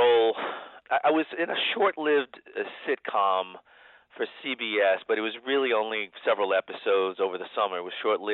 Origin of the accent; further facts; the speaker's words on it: Smithville, Texas, United States; also born or lived in Austin, Texas; Well, I was born in Austin, Texas, and I grew up near there in a town called Smithville, Texas, and grew up my whole life there in Central Texas, went to Texas State University before I came out to California.